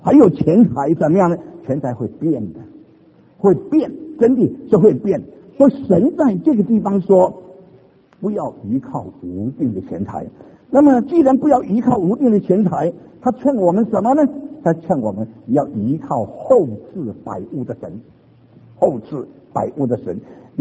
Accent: Singapore; 有一次我小的时候在新加坡，

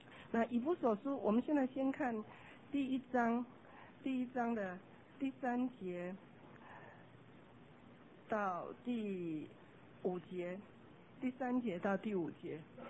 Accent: China; 我们中国人好像这一方面特别保守

